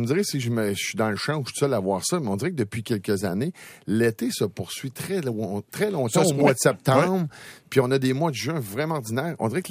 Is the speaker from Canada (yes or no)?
yes; Quebec, Canada; Puis même dans la Beauce, moi, dans mon coin de pays, on le voit